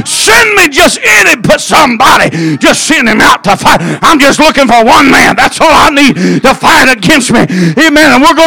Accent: Oklahoma, United States; now in Tulsa, United States; I moved from South Central Oklahoma up to Tulsa.

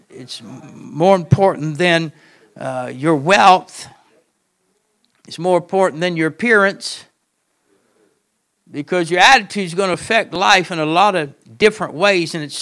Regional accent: Southern United States, United States; I told you I'm from the South, and I don't eat greens, but my family loves collard greens, mustard greens.

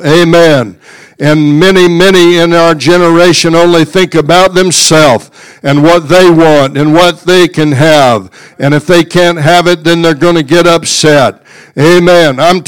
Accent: Kansas, United States; I grew up in Kansas. Most of my life has been lived in Kansas.

